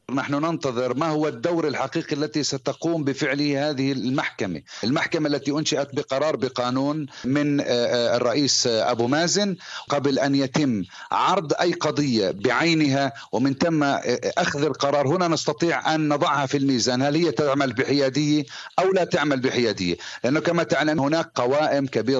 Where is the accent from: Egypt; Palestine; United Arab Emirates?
Palestine; نحن كشعب فلسطيني